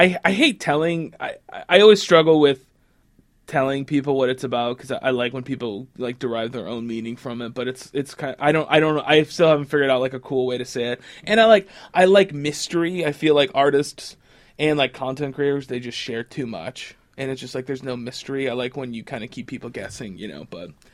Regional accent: Crown Point, Indiana, United States; now in Indianapolis, United States; there was nothing really for me where I grew up in Crown Point, Indiana. All my friends had left. I was a bank teller.

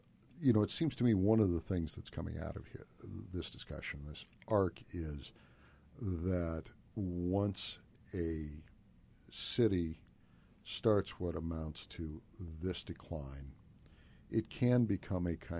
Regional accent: Cleveland, Ohio, United States; born there; I was born in Cleveland, Ohio.

